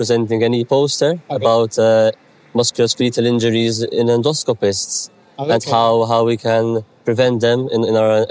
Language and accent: English; Malta; I'm from Malta.